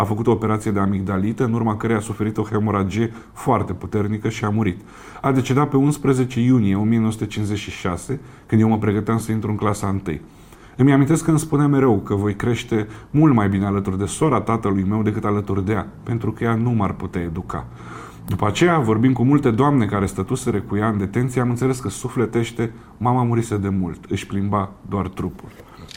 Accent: Constanța, Constanța County, Romania; born there; iar eu m-am născut în decembrie

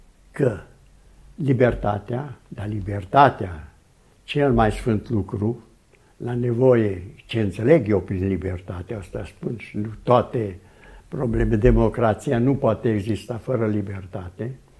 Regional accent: Romania; born there; moved away; Așa, am născut în România, acolo am spus. Am venit înapoi în România

